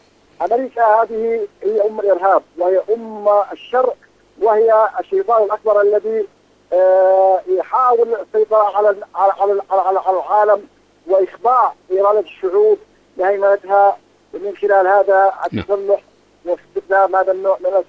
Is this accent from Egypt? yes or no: no; Yemen; نحن أحرارا كما ولدنا وسنبقى أحرارا باليمن